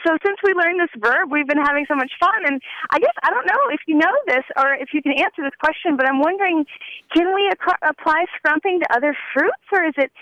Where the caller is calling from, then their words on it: Bozeman, Montana, United States; I'm calling from Bozeman, Montana.